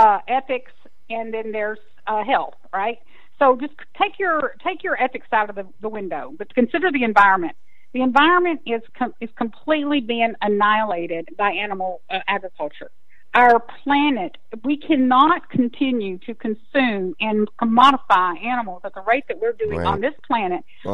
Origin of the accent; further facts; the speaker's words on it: Texas, United States; I mean, listen to my accent. I'm a Texas girl, you know